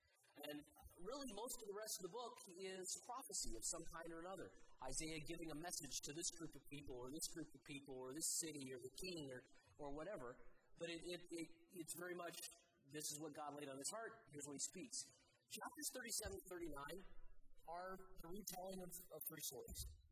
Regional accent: the South, United States; I'm from the South originally. I promise I'm not a long-winded Southern preacher.

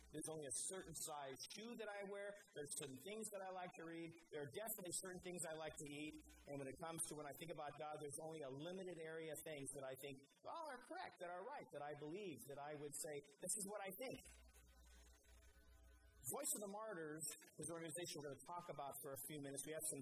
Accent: Denver, Colorado, United States; born there; now in Seattle, United States; I'm glad I was born in Denver. I'm glad I live in the Seattle area right now.

